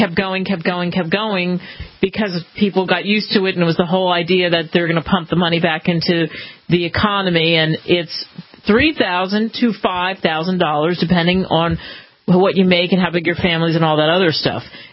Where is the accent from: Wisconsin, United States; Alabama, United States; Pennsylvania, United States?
Pennsylvania, United States; Philadelphia; I mean, hey, look, I grew up in Philly, and the Constitution was drummed into my head from the time I was a kid.